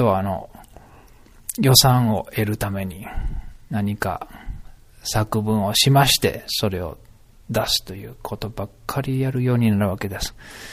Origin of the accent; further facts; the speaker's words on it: Kansai, Japan; accent: Kansai; この、いつもの関西弁で喋って